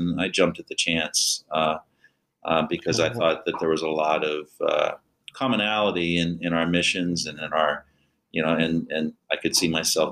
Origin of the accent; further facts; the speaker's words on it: Pennsylvania, United States; I came from Pennsylvania, and we had Dubois, Pennsylvania, right down